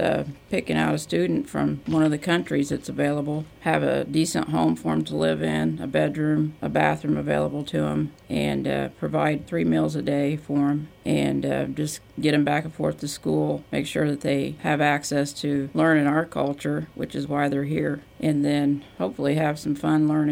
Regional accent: Bloomington, Indiana, United States; now in Danville, United States; Well, I'm originally from Bloomington, Indiana, and I was a ISE student rep in Bloomington for several years. And then I remarried and relocated to Danville.

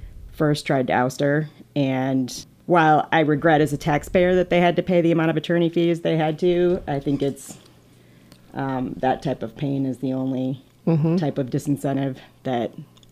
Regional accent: Mount Pleasant, Michigan, United States; I grew up in Mount Pleasant, so no way I was going to CMU, even though it's a lovely place.

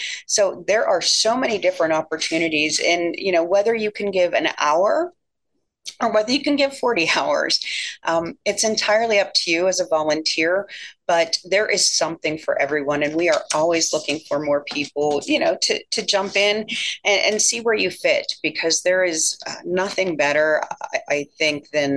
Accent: Apollo, Pennsylvania, United States; I actually grew up in Armstrong County in Apollo. So I didn't make it too far away, because I actually live in the same house I grew up in.

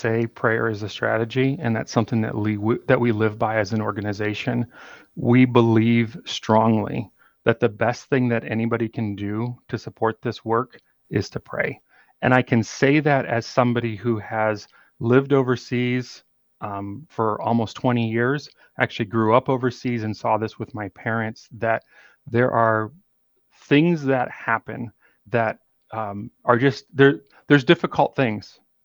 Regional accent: Liberia; I was born in Liberia. That's where I was raised. I grew up in a small village, and that's still my happiest place to be anywhere.

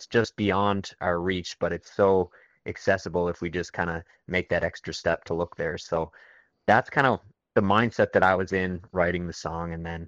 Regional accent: Brackley Beach, Prince Edward Island, Canada; Well, I grew up in the North Shore, so like Brackley Beach

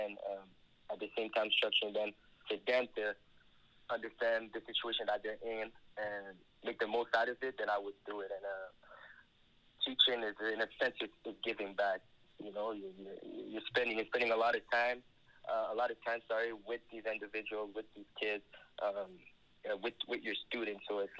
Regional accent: Canada; being Canadian, you know, we're coming, you know, from a different country and then going to the States on a full scholarship

